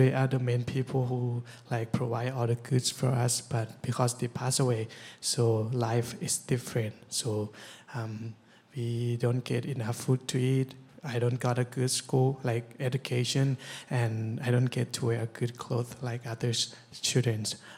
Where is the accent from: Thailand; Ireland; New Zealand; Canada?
Thailand; Chiang Mai; So I'm from Chiang Mai, Thailand.